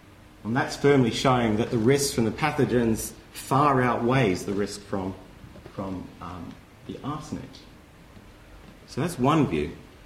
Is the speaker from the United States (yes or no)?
no; Australia; I'm Australian